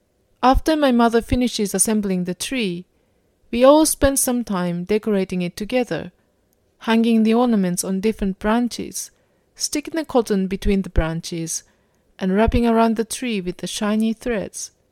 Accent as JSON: {"language": "English", "country": "Japan", "tie": "born or raised there", "said": "As you know, I grew up in Japan, where Christmas is a fairly new tradition."}